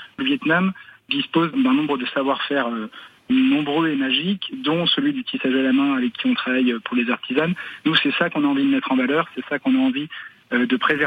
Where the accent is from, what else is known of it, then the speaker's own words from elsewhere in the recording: Nantes, Pays de la Loire, France; on vient de Nantes, on a beaucoup voyagé, notamment en Amérique latine